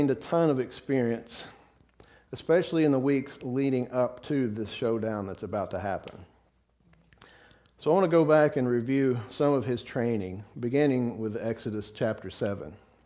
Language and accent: English; the South, United States; I'm from the South. Did I say that right?